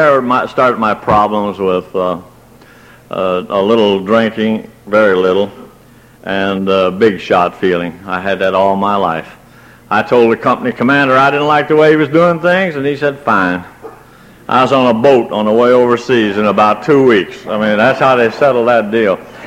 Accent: Buffalo, New York, United States; also born or lived in Ayr, Scotland; now in Bessemer, United States; I was born in Scotland. I was born in Ayr, Scotland. My folks moved to Buffalo, New York. And, it was South Scotland and South Buffalo. And I live in South Bessemer.

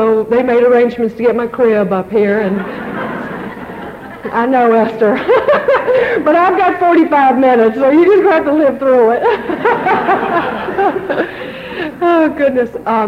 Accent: West Point, Virginia, United States; I'm from West Point, Virginia. Point West, Virginia.

